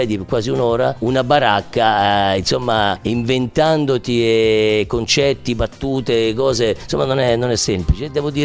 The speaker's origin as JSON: {"language": "Italian", "town": "Ponticino", "region": "Tuscany", "country": "Italy", "tie": "born or raised there", "said": "di tornare a Ponticino, nel mio paesino in Toscana"}